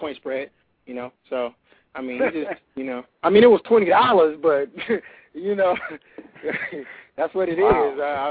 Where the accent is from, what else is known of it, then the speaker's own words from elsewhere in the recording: Compton, California, United States; Yeah. Cali, Compton, California. Holla.